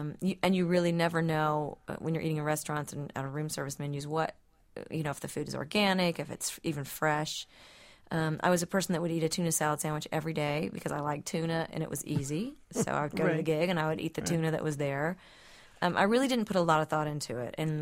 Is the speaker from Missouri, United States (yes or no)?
yes; Kennett, Missouri, United States; I grew up in a really small town called Kennett in the Boot Hill of Missouri. So really, basically, I grew up right on the Tennessee and Arkansas border in southern Missouri.